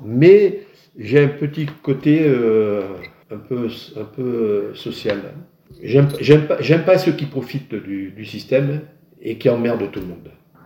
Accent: Morocco; now in France; Moi, j'ai quitté le Maroc parce que bon, on m'a foutu dehors.

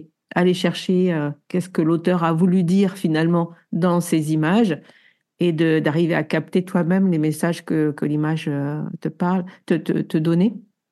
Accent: Toulouse, Occitanie, France; Je suis toulousaine, alors putain, ça me dérange pas du tout, tu vois.

